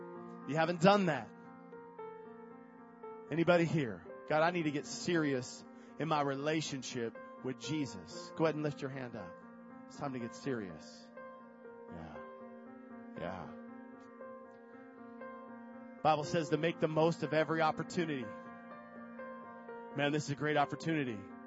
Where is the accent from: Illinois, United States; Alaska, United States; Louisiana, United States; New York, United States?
Alaska, United States; Nikiski; I came from Nikiski with nothing. Barely could read.